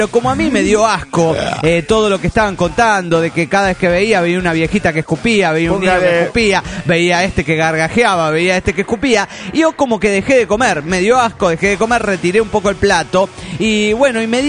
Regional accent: Caracas, Capital District, Venezuela; de Caracas, Venezuela.

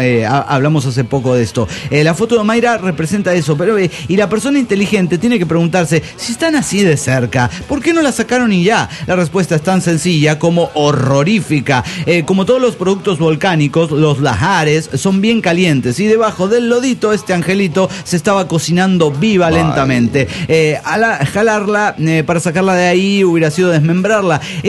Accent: Texcoco, State of Mexico, Mexico; quedan invitados a la Feria del Caballo en mi tierra texcocana.

